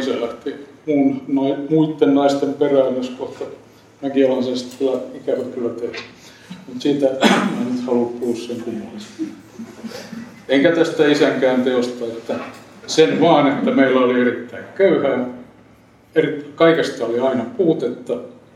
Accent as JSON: {"language": "Finnish", "town": "Helsinki", "region": "Uusimaa", "country": "Finland", "tie": "born or raised there", "said": "Olen syntynyt 70 vuotta sitten Helsingissä sodan aikana. Asuimme Kallion kaupungin osassa"}